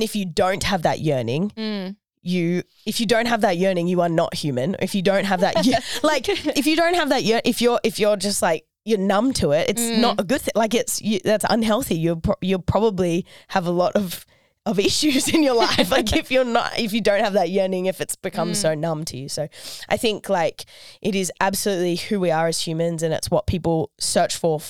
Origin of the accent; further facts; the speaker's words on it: Australia; Like my identity is that I'm an Aussie.